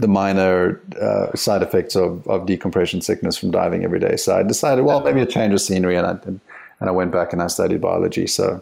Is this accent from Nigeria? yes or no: no; South Africa; I have a different accent, but I grew up in South Africa.